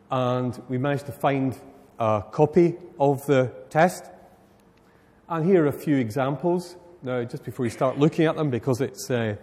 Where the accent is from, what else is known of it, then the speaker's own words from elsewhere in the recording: Carluke, Scotland, United Kingdom; It's from my hometown of Carluke, from the Roman Catholic School.